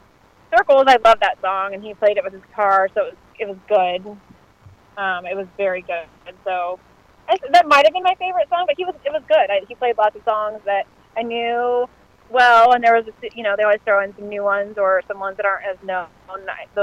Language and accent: English; Marion, Ohio, United States; born there; No, I was born right here in Ohio, right in Marion, Ohio. I was not born in Kentucky.